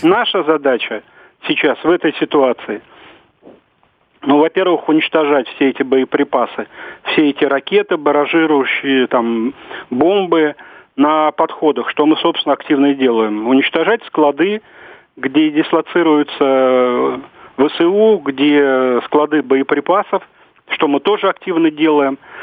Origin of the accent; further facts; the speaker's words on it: Sevastopol, Ukraine; also born or lived in Kyiv; Жил в Севастополе, родился в Киеве. Поэтому, наверное, вот это и передалось.